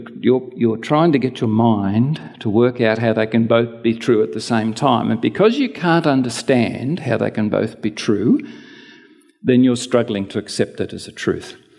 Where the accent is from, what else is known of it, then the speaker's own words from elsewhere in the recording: Sydney, New South Wales, Australia; now in Tasmania, Australia; when I was growing up in Sydney, in the Anglican system in Sydney